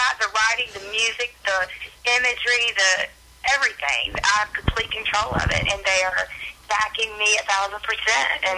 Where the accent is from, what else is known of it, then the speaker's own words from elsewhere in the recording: West Virginia, United States; I'm Southern, I'm from West Virginia, and there's no one, you know, really female anyway coming out of that state, and they support me back there